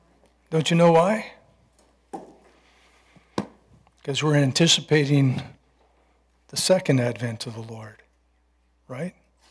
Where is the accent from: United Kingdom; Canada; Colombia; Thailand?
United Kingdom; Scotland; No, I am actually Scottish, believe it or not, with a French name.